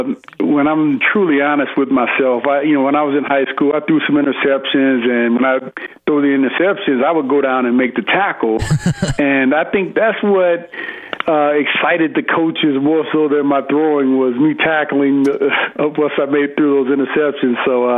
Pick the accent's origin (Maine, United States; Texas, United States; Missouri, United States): Missouri, United States; St. Louis; also born or lived in Arkansas; now in Colorado, United States; starting back from when I was growing up in St. Louis, and then in high school, and there at Arkansas, and then on to the Broncos. And even today, we live in Colorado now